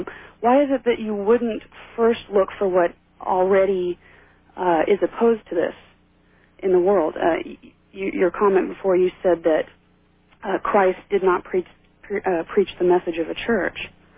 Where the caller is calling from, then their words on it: Minneapolis, Minnesota, United States; I'm calling from the Minneapolis-St. Paul area.